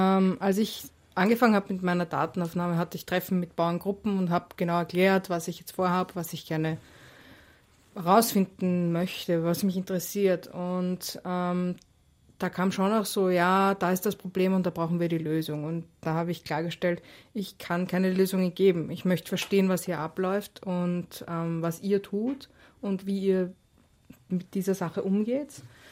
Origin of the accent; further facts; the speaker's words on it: Austria; was habe ich als Österreicherin für eine Ahnung